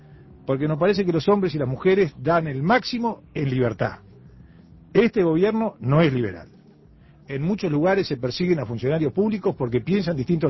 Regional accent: Uruguay; somos los uruguayos que vivimos en Uruguay.

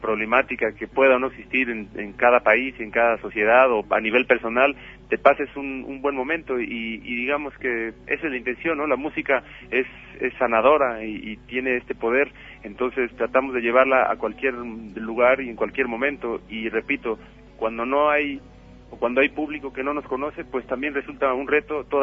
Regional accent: Mexico City, Mexico; nosotros siendo chilangos

